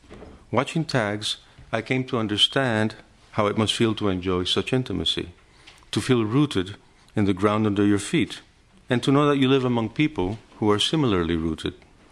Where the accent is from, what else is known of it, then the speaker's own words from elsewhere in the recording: the South, United States; accent: southern; If nothing else, my southern accent, from the truly deep south, would give me away.